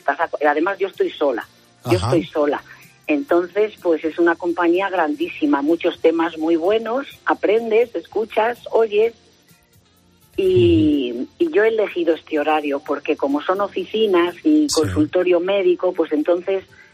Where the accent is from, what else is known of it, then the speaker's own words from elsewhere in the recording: Madridanos, Castile and León, Spain; now in Álava, Spain; Bueno, soy de Zamora, de Madridanos del Vino. Pero ya llevo muchos años en un pueblo de Álava. Nos vinimos por cuestión de trabajo y ya llevamos aquí 30 y tantos años.